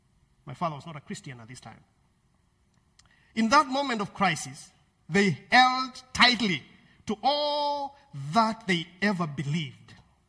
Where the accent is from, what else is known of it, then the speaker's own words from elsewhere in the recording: Kenya; because I grew up in Kenya, where stories and proverbs and sharp questions shape how we learn and how we make meaning.